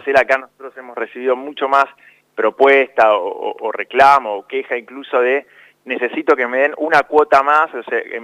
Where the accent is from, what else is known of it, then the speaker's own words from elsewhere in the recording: San Isidro, Buenos Aires Province, Argentina; yo soy de San Isidro. En San Isidro hay 63 sucursales bancarias y en ninguna dan microcréditos.